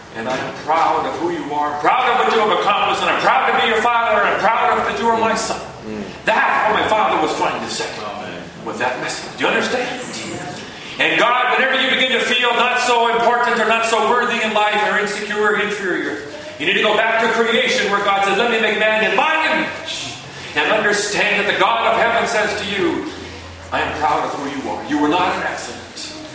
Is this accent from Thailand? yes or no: yes; Chiang Mai, Thailand; now in United States; This last year, we were in Chiang Mai, Thailand, where I grew up. I was born here, but went over there.